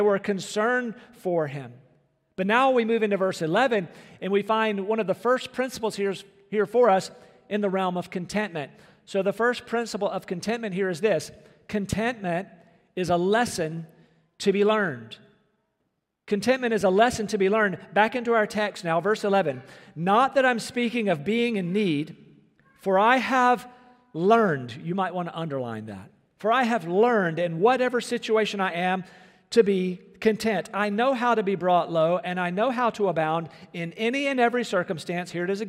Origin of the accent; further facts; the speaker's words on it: Rocky Mount, North Carolina, United States; When I was about 14 years old, I was riding my bicycle in my hometown of Rocky Mount.